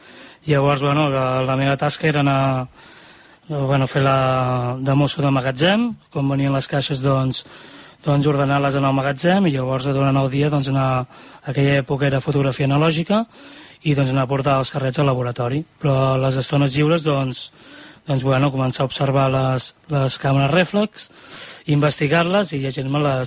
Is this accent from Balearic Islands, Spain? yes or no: no; Calella, Catalonia, Spain; Jo soc de Calella